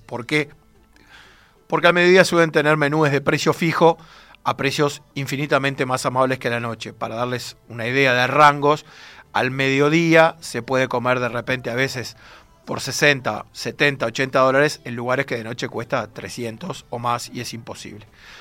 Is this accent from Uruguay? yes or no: yes; Uruguay; mirá, soy un periodista de Uruguay